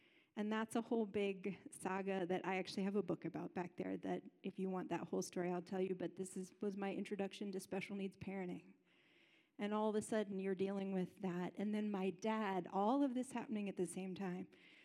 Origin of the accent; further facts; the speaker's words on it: Columbus, Ohio, United States; also born or lived in New York; I said that. I'm from Columbus, Ohio, but I used to be an opera singer in New York.